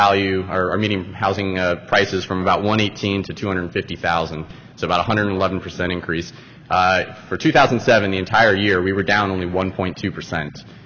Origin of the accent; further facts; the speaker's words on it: Orlando, Florida, United States; An interesting thing from my hometown of Orlando, 80% of all affordable housing that happened in our city over the last two decades